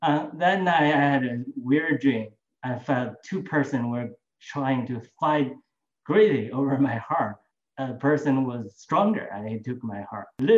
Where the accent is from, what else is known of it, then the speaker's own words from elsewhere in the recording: China; English is a second language; moved away as an adult; I was born and raised in China in the 1970s and I never dreamed to become a Christian. But through a series of life events, I was able to come out of my country in 2001. I went to London